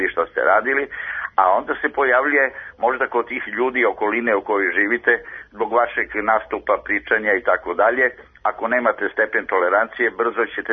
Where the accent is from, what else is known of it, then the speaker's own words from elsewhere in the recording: Belgrade, Serbia; ja sam Beograđanin koji je završavao u Beogradu školu i živeo sa roditeljima i studije i posle studija i tako dalje. Odrastao u centru Beograda u Balkanskoj ulici poznatoj